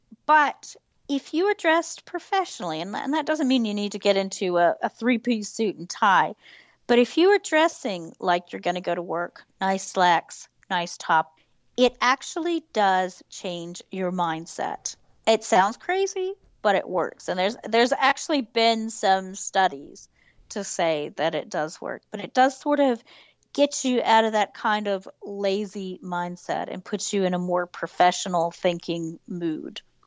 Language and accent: English; United States; now in New Zealand; I am an American living in New Zealand. I've been here nearly 3 years. I married a Kiwi